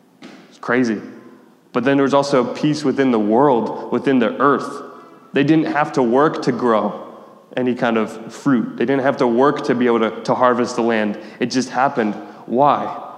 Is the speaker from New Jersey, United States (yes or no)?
yes; Cherry Hill, New Jersey, United States; I'm from Cherry Hill, New Jersey, which has one of the highest populations of Jewish people outside of Jerusalem.